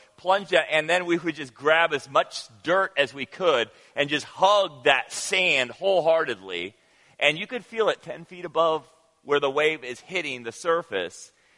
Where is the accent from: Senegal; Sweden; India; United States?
Senegal; As a child growing up in Senegal, one of my favorite activities